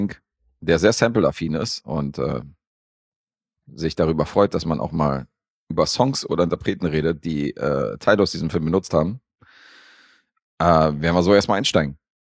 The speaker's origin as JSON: {"language": "German", "country": "Serbia", "said": "Akkordeon finde ich natürlich geil als Serbe."}